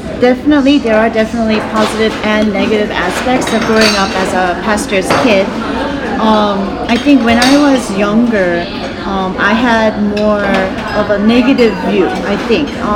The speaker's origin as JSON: {"language": "English", "country": "United States", "tie": "born or raised there", "said": "Yes, actually, I was born and raised in America."}